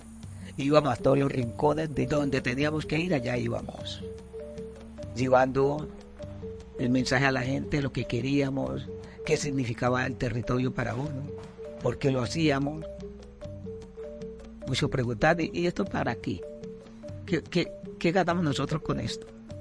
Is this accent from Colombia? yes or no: yes; Colombia; que nos reconozcan como colombianos que somos y que hemos vivido en este territorio por tantos años